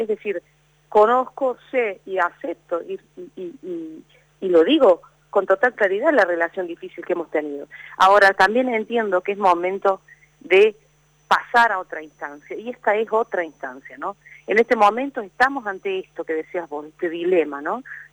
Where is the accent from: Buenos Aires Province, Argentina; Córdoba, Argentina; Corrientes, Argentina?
Córdoba, Argentina; yo quiero tener a quien reclamarle como cordobesa las cuestiones. Las cuestiones de Córdoba, ¿no?